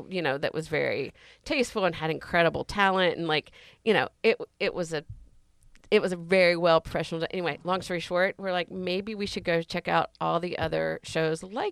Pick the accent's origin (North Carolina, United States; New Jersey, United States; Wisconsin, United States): North Carolina, United States; He's and from we're from North Carolina